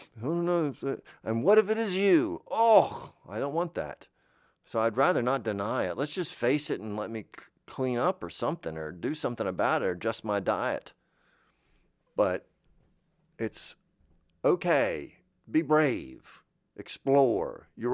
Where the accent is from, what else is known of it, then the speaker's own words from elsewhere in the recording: Florida, United States; I grew up in Florida. I grew up getting into cars in shorts on you know, whatever that vinyl stuff was